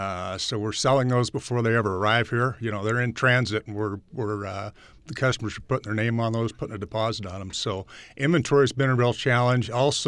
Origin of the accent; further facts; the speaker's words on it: Idaho Falls, Idaho, United States; I grew up in Idle Falls primarily, so ISU was kind of a natural fit.